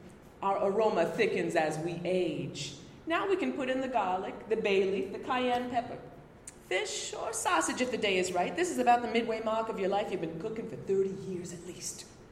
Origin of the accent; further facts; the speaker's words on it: Montreal, Quebec, Canada; also born or lived in Vancouver / Istanbul; So I grew up in Montreal. I lived away from Montreal for many years. I grew up here, and when I was in my mid-20s or so, I moved to Vancouver. And then a little while after that, I moved to Istanbul. And then I moved back to Vancouver, and then I moved back here.